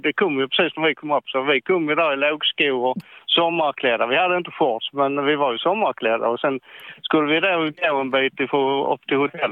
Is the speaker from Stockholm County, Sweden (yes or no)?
no; Simrishamn, Skåne, Sweden; Nej, jag är skåning. Jag har bott när på Östland hela mitt liv, så jag är jätteskåning.